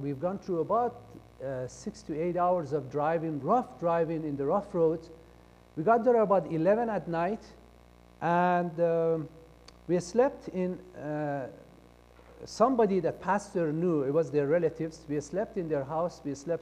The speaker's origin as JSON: {"language": "English", "country": "Iran", "tie": "born or raised there", "said": "I think I smoked my first cigarette in the village where I grew up in Iran because I was bored."}